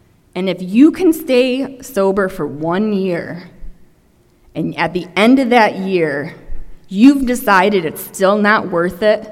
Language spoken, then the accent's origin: English; Michigan, United States; I'm from Michigan, right? And Michigan people are super nice.